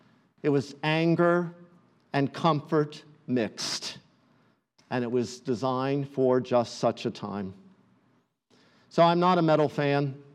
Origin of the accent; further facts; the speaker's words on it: United States; I am an American. I'm white. I'm male. I live in suburban Oviedo.